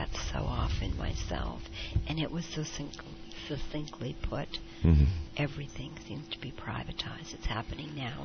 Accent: Massachusetts, United States; I grew up on Cape Cod, to listen to the ocean waves.

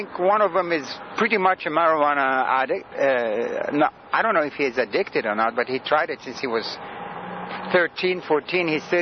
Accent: Sudan; first language Greek; English is a second language; I'm not from this country. I'm from the Sudan.

